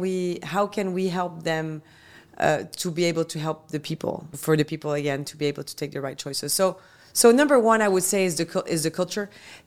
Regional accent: Belgium; I come from Belgium, as we started off, tiny country.

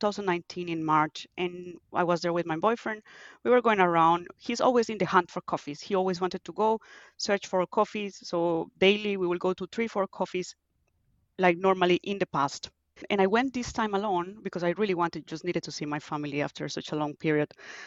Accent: Medellín, Antioquia, Colombia; moved away as an adult; I grew up in Medellin. So born, and I lived my whole life in Medellin until I was 21.

